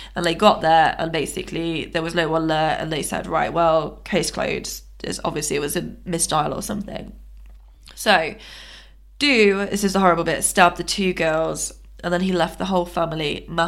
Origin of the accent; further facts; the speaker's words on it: United Kingdom; We're from Britain. We're part of this.